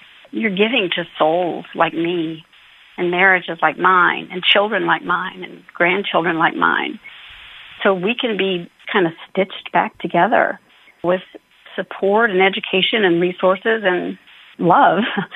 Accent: Indianapolis, Indiana, United States; I'm from Indianapolis, Indiana.

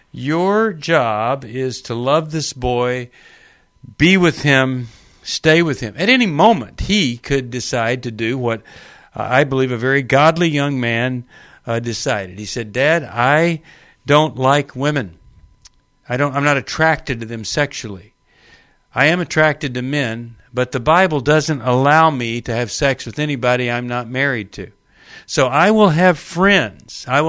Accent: Texas, United States; Now, I know this feeling. I was raised in Texas.

